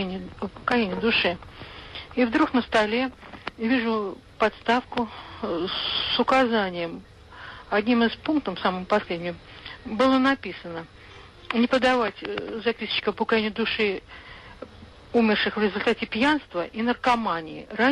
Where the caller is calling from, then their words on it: Moscow, Russia; из Москвы.